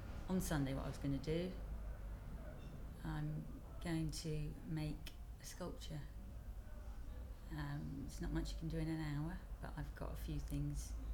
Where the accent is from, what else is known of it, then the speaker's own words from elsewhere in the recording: Redhill, South East England, United Kingdom; I'm 46 and I'm from Redhill.